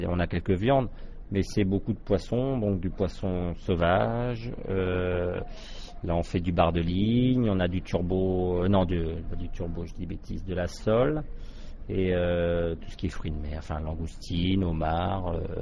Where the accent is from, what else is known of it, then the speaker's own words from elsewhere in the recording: Brittany, France; now in Vendée, France; je suis rentré en Bretagne, donc dans mon pays d'origine. Je suis resté 2 ans et depuis, je suis en Vendée. Ça fait 6 ans et demi maintenant.